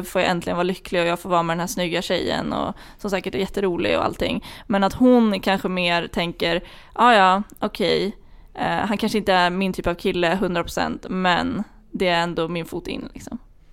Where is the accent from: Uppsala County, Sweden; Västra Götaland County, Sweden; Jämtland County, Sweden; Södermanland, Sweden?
Södermanland, Sweden; Flen; Min hemstad.